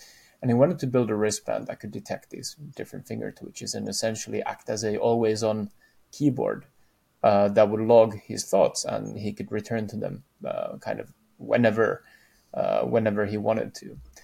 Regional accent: Finland; I come from Finland, and we're very discreet, so we don't use a lot of hand gestures

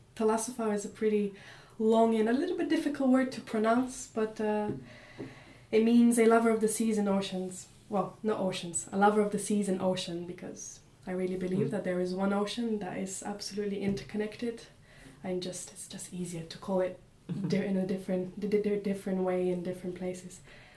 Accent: Plovdiv, Plovdiv Province, Bulgaria; so I'm originally from Bulgaria, from a town called Plovdiv. And it's sort of in the middle of the country.

